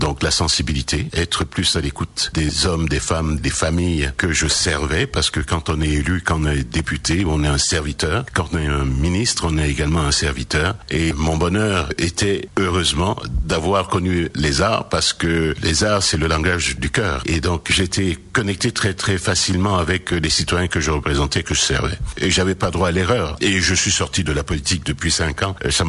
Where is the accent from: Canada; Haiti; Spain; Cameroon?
Cameroon; born there; also born or lived in Paris, France; Je suis né au Cameroun. Je suis un Camerounais de naissance, fier de l'être. Ensuite, mon père et ma mère, ils m'ont envoyé en Europe.